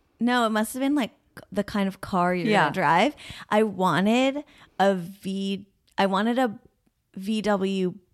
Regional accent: Burlington, Vermont, United States; I'm from Vermont, but I am from Burlington, Vermont. And so I feel like it's the city. I'm like, I'm a city girl.

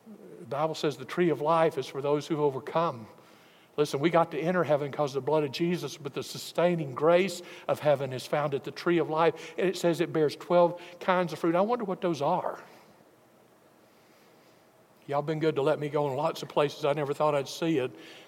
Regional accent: Alabama, United States; now if you're a botanist, forgive me, I'm from Alabama, so this is my best shot, okay?

